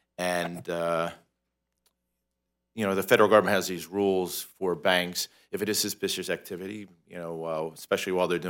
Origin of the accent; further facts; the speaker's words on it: Naples, Florida, United States; It's cold down here, do you know that? I'm from Naples